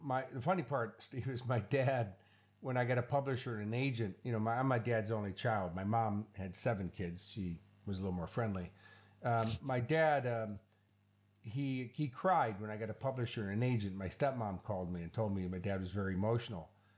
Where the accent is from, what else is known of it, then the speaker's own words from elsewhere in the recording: Queensland, Australia; Yes, I'm a Queenslander with a bad accent. I've been here 25 years.